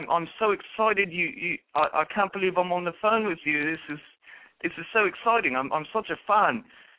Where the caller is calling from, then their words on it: United Kingdom; I'm calling from Britain, from Great Britain, my friend.